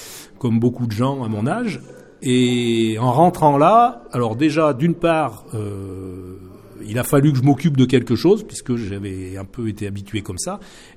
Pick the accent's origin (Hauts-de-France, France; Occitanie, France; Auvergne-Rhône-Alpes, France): Auvergne-Rhône-Alpes, France; Voreppe; Alors je suis né à Vorep. Et j'ai vécu à Voreppe jusqu'à l'âge de 27 ans où je suis monté à Pommiers-la-Placette.